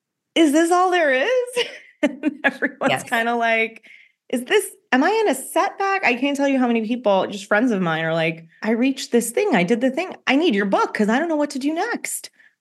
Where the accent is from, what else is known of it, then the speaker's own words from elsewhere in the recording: New York, United States; I grew up in New York in the suburbs, and then I went to college at the University of Maryland where I majored in journalism